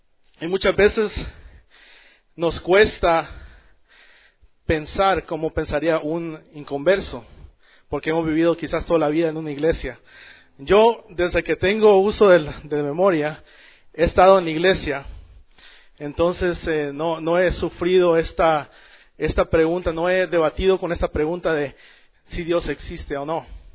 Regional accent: El Salvador; Yo vengo de El Salvador, por ejemplo, donde se cree la mayor parte de personas son de católicas, del catolicismo.

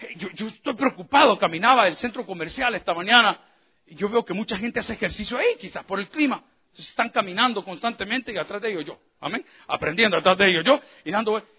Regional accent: El Salvador; Y oigan lo que está pasando en mi país, El Salvador, que las cárceles están al 300% de sobrepoblación.

